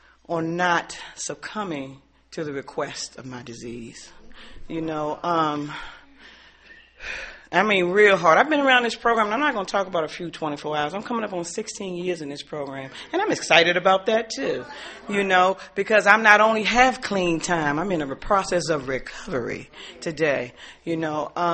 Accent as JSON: {"language": "English", "town": "Alexandria", "region": "Virginia", "country": "United States", "said": "I'm from Alexandria, Virginia."}